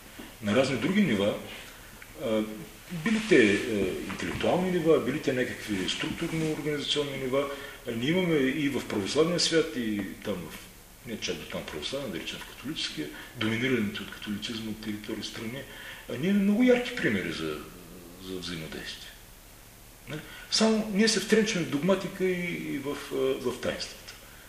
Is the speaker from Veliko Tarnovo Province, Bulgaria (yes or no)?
no; Burgas, Burgas Province, Bulgaria; Аз съм родом от Бургас и съм така доста пристрастен към чистотата на Черно море.